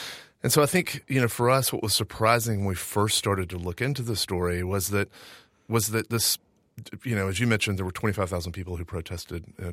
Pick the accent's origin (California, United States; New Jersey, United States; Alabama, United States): Alabama, United States; we had never heard before in our lives growing up in Alabama.